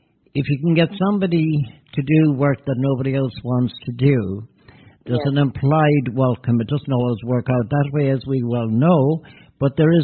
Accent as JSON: {"language": "English", "country": "Ireland", "tie": "born or raised there", "said": "There was existing even as I was growing up in Ireland."}